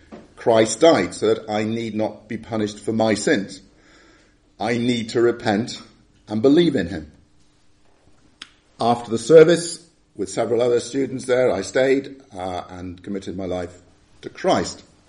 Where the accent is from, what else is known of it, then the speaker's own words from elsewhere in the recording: Wales, United Kingdom; moved away; also born or lived in Ealing, London; I was born in Ealing, in London, of Welsh parents. My father was a Presbyterian minister of a Welsh-speaking chapel in Ealing Green, which is still going, I understand. My parents moved back to Wales when I was three